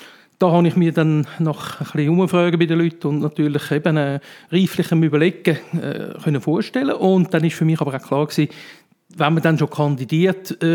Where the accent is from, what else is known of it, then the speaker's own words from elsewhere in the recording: Wetzikon, Zurich, Switzerland; geboren, seinerzeit noch beim Altersspital. Mittlerweile hat es einen Neubau, wobei der ist ja auch nicht mehr so neu, aber ich bin also nur gebürtiger Wetzikon, bin dort aufgewachsen in die Schule